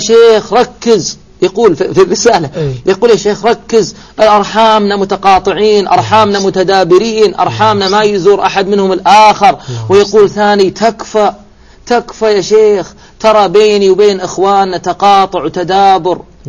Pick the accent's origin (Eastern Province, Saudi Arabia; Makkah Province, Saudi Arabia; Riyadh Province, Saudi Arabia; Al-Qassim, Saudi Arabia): Eastern Province, Saudi Arabia; السمك اللي عندنا بالشرقية جبناه عندكم بيعيش؟